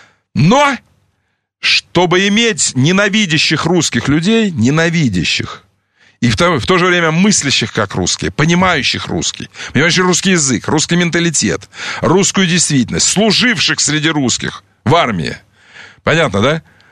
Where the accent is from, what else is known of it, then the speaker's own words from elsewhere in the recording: Crimea, Ukraine; born there; Поверьте мне, украинцу и крымчанину. Я украинец, родившийся в Крыму. Украинец, родившийся в Крыму.